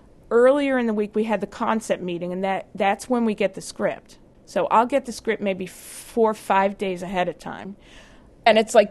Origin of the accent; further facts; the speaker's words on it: South Pasadena, California, United States; I think I found it in my hometown of South Pasadena.